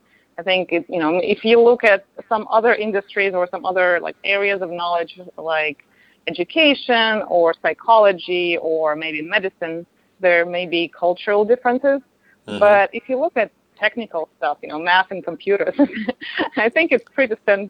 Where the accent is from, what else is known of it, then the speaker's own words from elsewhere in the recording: Russia; moved away; also born or lived in Europe / United States; So, I'm from Russia originally. I worked in Europe. I worked in the U.S.